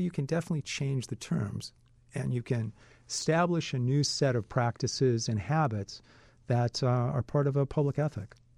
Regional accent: Midwest, United States; I'm a Midwesterner. I love being in the center of the country.

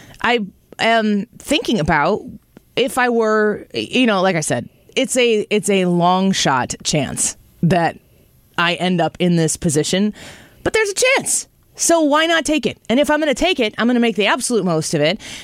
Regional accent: Illinois, United States; my roots in Illinois, which is my home state

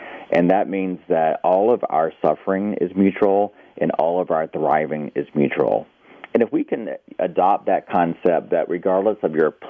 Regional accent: United States; that's where I find there's a major conflict for me personally, being Native American.

